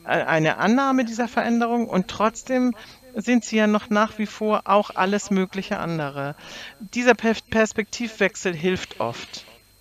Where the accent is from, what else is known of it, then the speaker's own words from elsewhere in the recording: Hamburg, Germany; Ich komme ja aus Hamburg